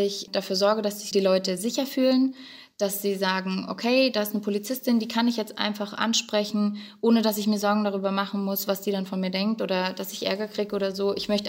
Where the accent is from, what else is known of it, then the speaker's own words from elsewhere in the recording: Berlin, Germany; Also ich bin in Berlin groß geworden